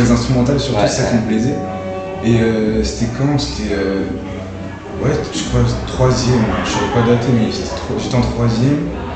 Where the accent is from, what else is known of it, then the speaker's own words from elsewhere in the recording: Montpon-Ménestérol, Nouvelle-Aquitaine, France; Je suis de Montpont-Mestérol. De Montpont.